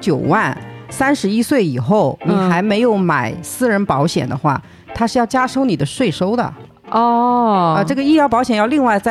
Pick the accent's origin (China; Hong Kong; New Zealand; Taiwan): New Zealand; 包括我们新西兰人过去你得要申请这个卡